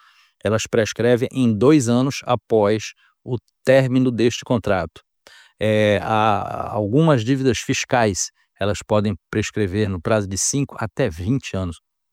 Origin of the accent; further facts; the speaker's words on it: Belém, Pará, Brazil; E hoje a pergunta vem aqui da minha terra, da linda e morena cidade de Belém, Santa Maria de Belém, do Grão-Pará.